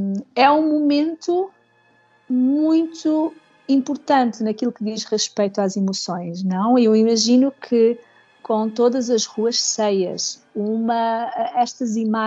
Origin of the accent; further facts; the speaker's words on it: Algarve, Portugal; Na minha terra comia-se muito, eu sou do Algarve, como todos já sabem, comia-se muito pão caseiro com banha.